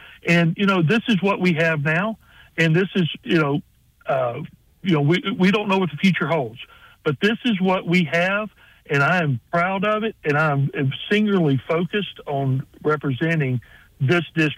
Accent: Mobile, Alabama, United States; I grew up here in Mobile, Baldwin County, and I love this area.

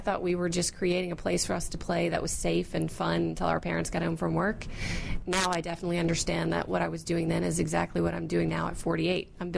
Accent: Pocosin, Virginia, United States; From a really tiny town called Pocosin, Virginia, about the size of Mayberry.

